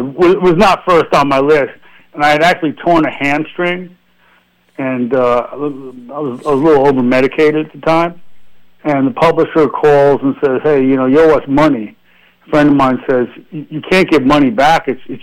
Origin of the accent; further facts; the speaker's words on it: New York City, New York, United States; now in Santa Monica, United States; I grew up in New York City, where I am now.